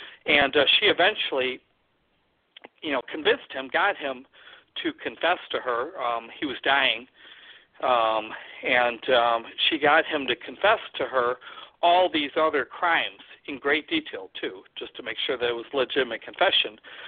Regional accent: Joliet, Illinois, United States; not that far from where I grew up in Joliet, Illinois

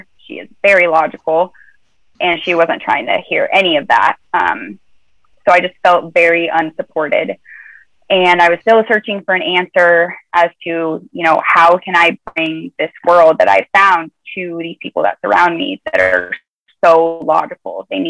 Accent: Nebraska, United States; And I'm from Nebraska originally. So it's a Midwestern, you know, middle of the country.

